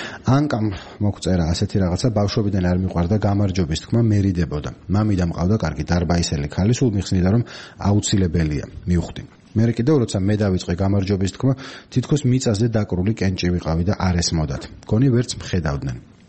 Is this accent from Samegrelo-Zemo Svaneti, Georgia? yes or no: no; Mtskheta, Mtskheta-Mtianeti, Georgia; ახლა მე მცხეთელი ვარ და იქ ვესალმებით ერთმანეთს.